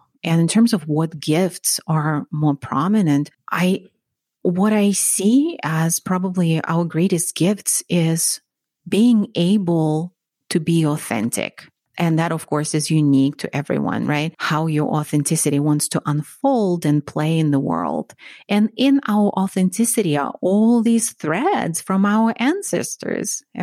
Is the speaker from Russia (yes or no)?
yes; Russia; I grew up in Russia. My grandparents lived through World War II in Russia